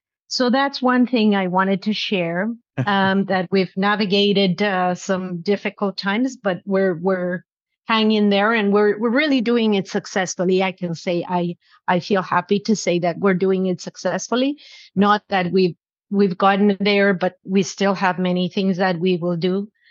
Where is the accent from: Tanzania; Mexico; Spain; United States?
Mexico; I come from Mexico and we're very expressive, loud